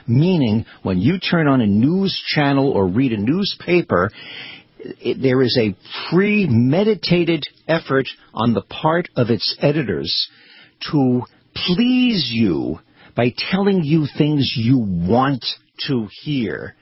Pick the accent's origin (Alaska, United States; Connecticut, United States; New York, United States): New York, United States; Brooklyn; Well, I'm from Brooklyn.